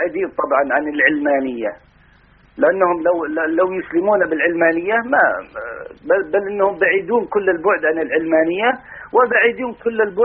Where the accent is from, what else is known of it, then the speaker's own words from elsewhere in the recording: Saudi Arabia; عندنا في المملكة العربية السعودية وفي الوطن العربي